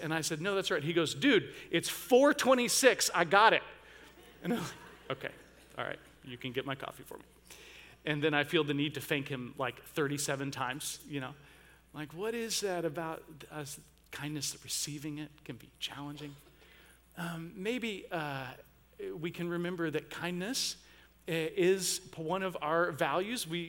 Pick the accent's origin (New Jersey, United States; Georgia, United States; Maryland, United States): Georgia, United States; born there; Where I was born in Georgia, we call that being ugly to each other.